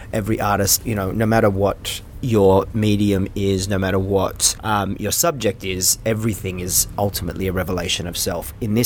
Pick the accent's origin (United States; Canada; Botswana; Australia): Australia; I'm Australian.